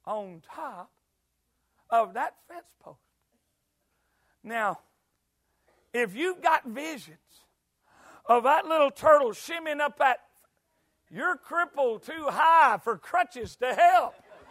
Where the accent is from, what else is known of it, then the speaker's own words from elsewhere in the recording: Arkansas, United States; Now, I'm from Arkansas, you're from Georgia.